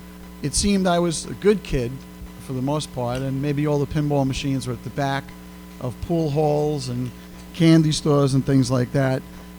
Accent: Brooklyn, New York, United States; now in Chicago, United States; You could probably tell by my accent, I'm not from Chicago. I'm from Brooklyn. I grew up there.

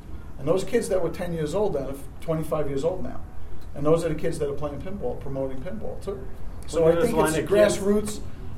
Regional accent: New York, United States; accent: Brooklyn; I just, my voice, my Brooklyn accent, the whole thing.

